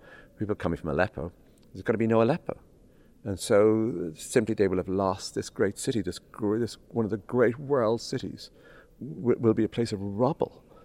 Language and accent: English; Enniscorthy, Leinster, Ireland; when they were making the film in my hometown in Enniscore